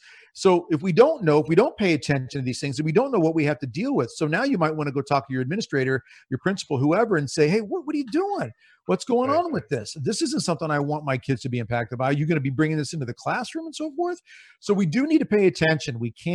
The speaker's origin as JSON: {"language": "English", "region": "Nebraska", "country": "United States", "said": "which I'm from Nebraska, lived in Texas now"}